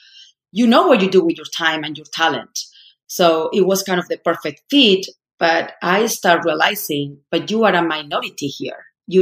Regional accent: Madrid, Community of Madrid, Spain; I'm from Spain. I'm from Madrid. I was part of the elite.

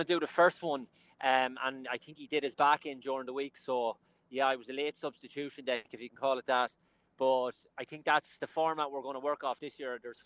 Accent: Sligo, Connacht, Ireland; obviously Sligo Rovers, my hometown team.

